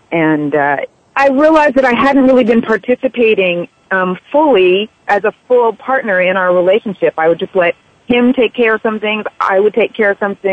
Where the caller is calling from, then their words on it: Valhalla, New York, United States; I'm calling from Valhalla.